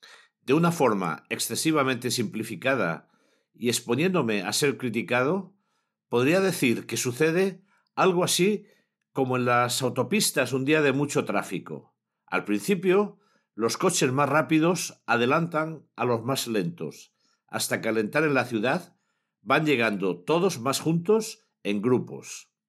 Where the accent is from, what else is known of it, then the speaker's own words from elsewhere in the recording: Cartagena, Region of Murcia, Spain; Esta historia la escuché desde pequeño en mi tierra, Cartagena, y especialmente durante mis inolvidables veraneos familiares en el Cabo de Palos.